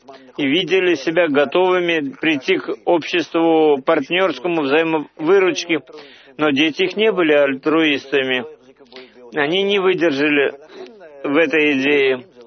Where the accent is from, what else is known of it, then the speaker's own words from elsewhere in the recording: Emek Hefer, Central District, Israel; Я, например, вырос в Эмехефер, и вокруг меня было много кибуцев.